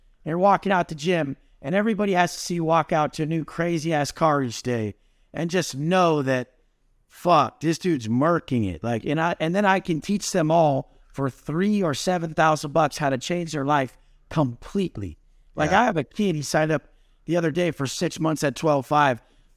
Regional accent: Oceanside, California, United States; I'm ghetto, bro. Like, I grew up in Oceanside as a drug dealer, fucking listening to trap music.

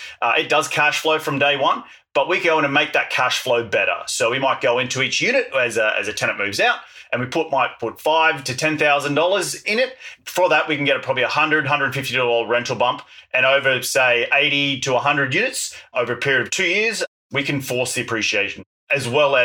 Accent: Australia; now in United States; when I first moved to the United States, the barriers to entry here compared to my home country in Australia is so much lower.

